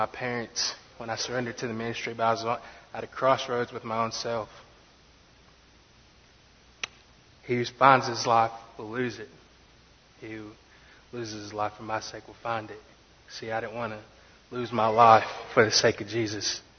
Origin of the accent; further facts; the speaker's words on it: Conway, United States; Matter of fact, growing up in Conway, my dad used to pick me up from elementary school, and I used to poke his brain.